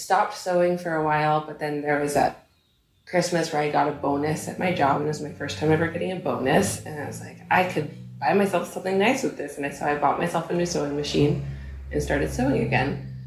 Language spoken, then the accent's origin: English; Colorado, United States; born there; I was born in Colorado in August.